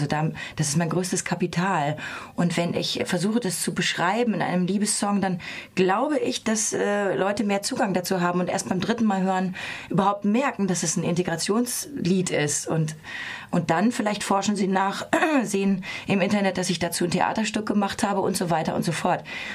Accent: Bad Salzuflen, North Rhine-Westphalia, Germany; also born or lived in Hamburg / Freiburg; now in Berlin, Germany; Bad Salzuflen in Ostwestfalen, das habe ich schon fast wieder vergessen. Dann gibt es Hamburg, wo ich sehr lange gewohnt habe. Dann gibt es Berlin, wo ich jetzt seit 8 Jahren wohne.

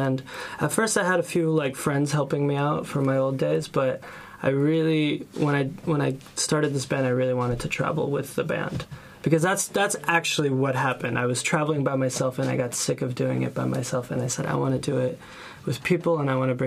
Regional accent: New York, United States; also born or lived in Ukraine; I'm from New York. I was born in Ukraine and I grew up in New York, so that's kind of my home base.

